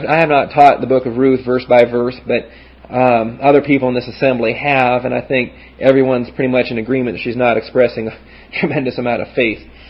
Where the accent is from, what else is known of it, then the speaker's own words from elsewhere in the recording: Northwest, United States; I was raised in the Northwest. He was raised in North Carolina, so that's as far as the East is from the West.